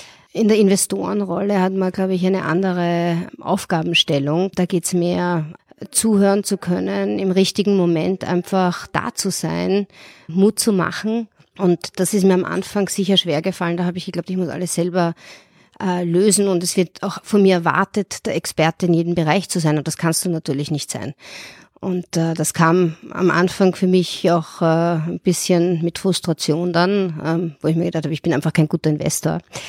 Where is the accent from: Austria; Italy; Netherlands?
Austria; Vienna; now in Munich, Germany; Ich bin seit 4 Jahren jetzt in München, aber eigentlich gebürtige Wienerin